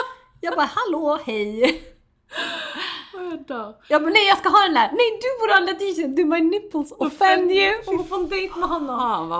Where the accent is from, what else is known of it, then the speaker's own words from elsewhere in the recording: Ibiza, Balearic Islands, Spain; now in Sweden; Ja, men jag är från Ibiza, du vet.